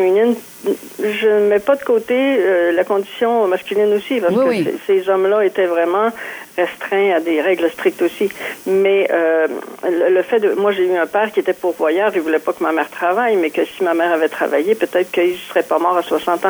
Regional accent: Saint-Hyacinthe, Quebec, Canada; En tout cas, moi, je suis de Saint-Hyacinthe

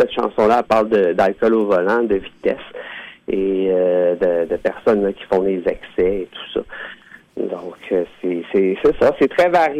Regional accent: Montreal, Quebec, Canada; born there; Oui, je suis né à Montréal puis je vis encore sur la rive nord, là, pas très loin.

